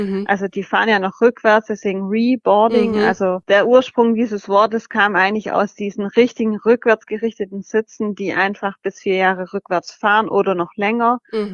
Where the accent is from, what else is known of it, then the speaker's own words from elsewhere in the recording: Esslingen, Baden-Württemberg, Germany; also ich komme ja aus Esslingen